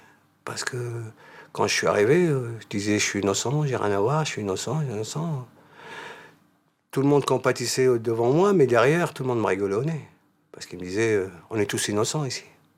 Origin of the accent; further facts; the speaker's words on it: France; depuis 1856, je suis français. Et j'ai toujours été français. Ma famille a toujours été française.